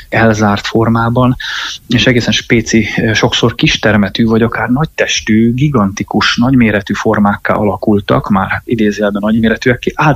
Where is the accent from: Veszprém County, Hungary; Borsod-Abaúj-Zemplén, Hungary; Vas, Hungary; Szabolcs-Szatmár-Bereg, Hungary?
Veszprém County, Hungary; Ajka; hiszen én úgy egyébként ajkai vagyok, és Bakonyból származom, és hát ott rengeteg hegy van, sziklafal